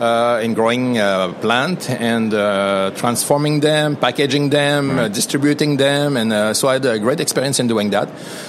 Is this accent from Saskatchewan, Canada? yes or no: no; Quebec, Canada; born there; also born or lived in Toronto; Let's say that I was born in Quebec, studied in Toronto, did my BA in international studies